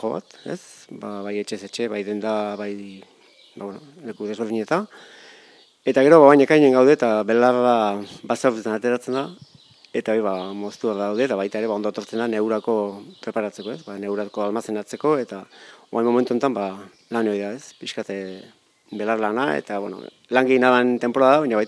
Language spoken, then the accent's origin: Basque; Altzo, Basque Country, Spain; Altzoko semea, naiz Altzon bizi